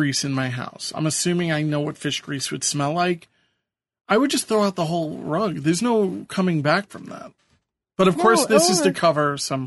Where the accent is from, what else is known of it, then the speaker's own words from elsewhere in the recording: New York, United States; And as a New Yorker, it's 75 degrees and it's very warm. I'm just getting used to the temperature change.